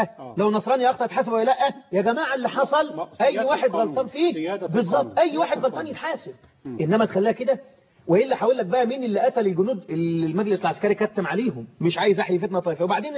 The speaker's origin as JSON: {"language": "Arabic", "country": "Egypt", "said": "رغم ان احنا مصريين"}